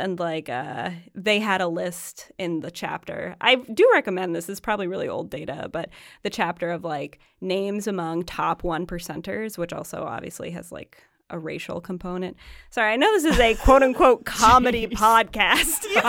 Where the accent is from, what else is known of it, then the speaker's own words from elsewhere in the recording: Ireland; And for the record, listeners, I am Irish.